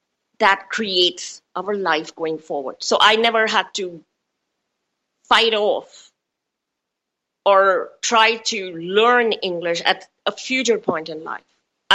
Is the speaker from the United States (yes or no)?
no; India; born there; I was born in India in a wonderfully progressive family and went to the highest school, private school, had a really nice childhood, amazing childhood